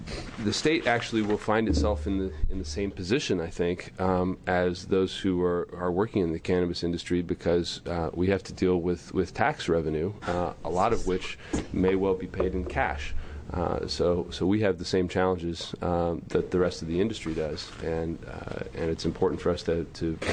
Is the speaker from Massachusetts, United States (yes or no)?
no; Beaverton, Oregon, United States; from Beaverton.